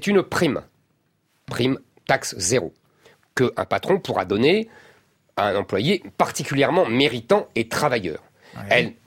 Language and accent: French; France; mes familles est née en Algérie. Je suis un Français de confession juive.